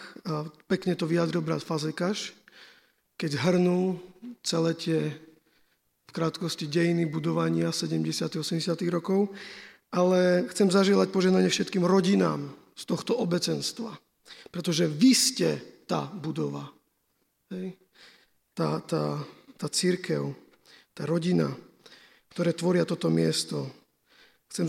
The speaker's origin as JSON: {"language": "Slovak", "town": "Vranov nad Topľou", "region": "Prešov Region", "country": "Slovakia", "said": "tak sa tu chodilo z okolitých, ja som bol z Vranova."}